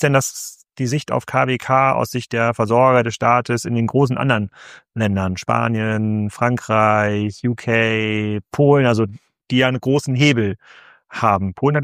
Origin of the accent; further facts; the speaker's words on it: Kiel, Schleswig-Holstein, Germany; ich komme aus Kiel